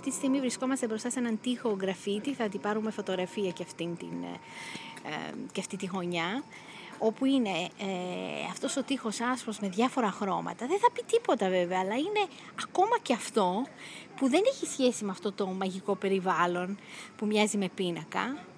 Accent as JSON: {"language": "Greek", "country": "Greece", "said": "κάθε φορά που έρχομαι στην Ελλάδα με φέρνει εδώ για να μου θυμίσει ότι είμαι Ελληνίδα"}